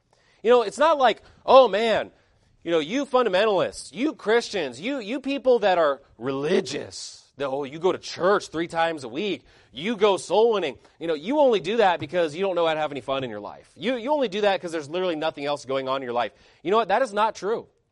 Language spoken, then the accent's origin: English; Idaho, United States; I really love hunting and fishing, and I grew up in Idaho. I spent a lot of time there.